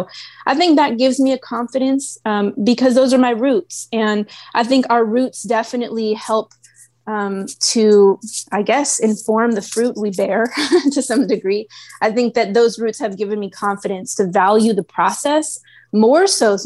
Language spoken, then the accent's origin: English; Oakland, California, United States; I think that growing up in the Bay Area and in Oakland specifically, I think the Bay Area does support the arts in a really unique way.